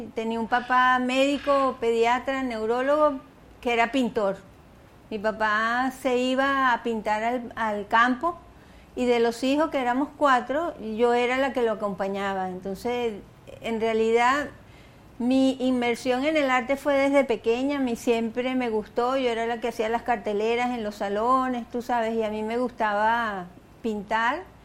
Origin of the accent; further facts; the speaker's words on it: Caracas, Capital District, Venezuela; born there; Y nací aquí en Caracas el 26 de abril de 1952.